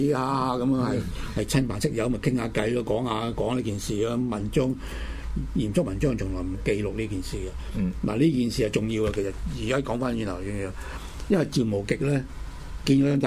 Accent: China; 我哋中國人嘅傳記真係少到不得了啦！

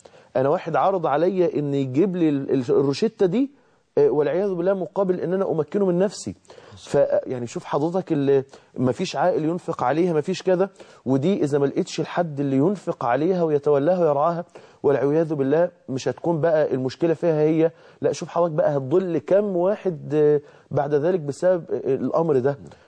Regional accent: Mansoura, Dakahlia, Egypt; وده كان سبب أن احنا أنشأنا الجمعية عندنا في المنصورة

